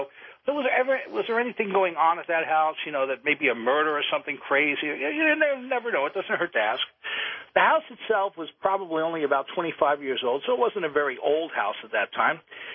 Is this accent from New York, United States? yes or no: yes; New York, United States; I'm from New York, so I had relatives there.